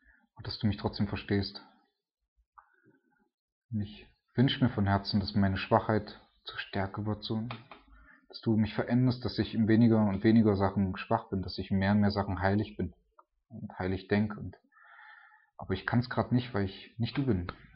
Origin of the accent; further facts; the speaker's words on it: Germany; Und ich bin froh, als Deutscher fährt man sowas ja nie.